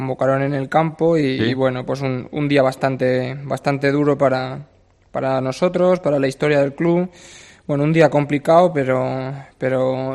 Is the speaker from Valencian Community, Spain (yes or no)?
no; Alcalá de Henares, Community of Madrid, Spain; Sí, yo soy de Alcalá de Henares, o sea, alcalaíno